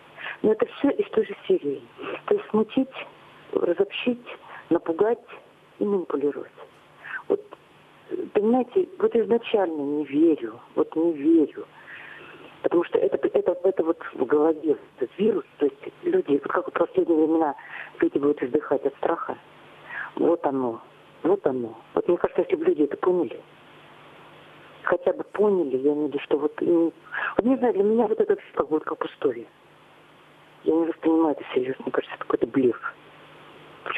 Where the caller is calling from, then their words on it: Novouralsk, Sverdlovsk Oblast, Russia; я из Новоуральска.